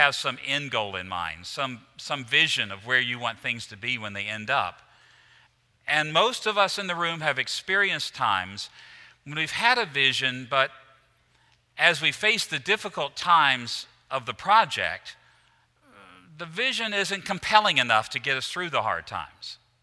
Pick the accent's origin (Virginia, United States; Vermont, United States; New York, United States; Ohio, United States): Virginia, United States; Roanoke; I'm from Roanoke, Virginia, so I'm down home, okay?